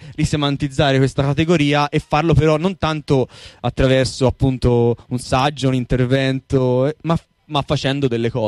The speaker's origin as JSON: {"language": "Italian", "region": "Tuscany", "country": "Italy", "lives_now": "Florence, Italy", "said": "da quando mi sono trasferito 5 anni fa in questo quartiere a Rifredi, e che effettivamente per me, che vengo invece dal Mugello, subito sotto l'Appennino"}